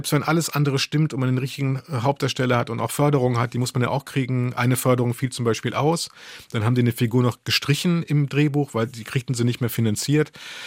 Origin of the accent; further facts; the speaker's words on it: Cologne, North Rhine-Westphalia, Germany; Was komisch ist als Kölner